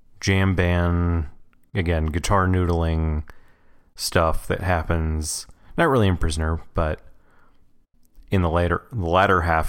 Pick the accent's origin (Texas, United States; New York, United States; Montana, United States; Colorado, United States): Texas, United States; Well, yeah, I mean, you know, we're from South Texas.